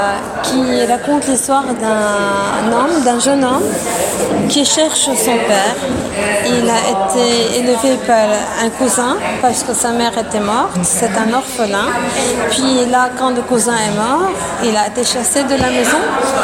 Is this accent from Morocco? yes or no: no; Lebanon; first language Lebanese Arabic; French is a second language; now in Canada; c'est surtout dans ma langue maternelle, la langue libanaise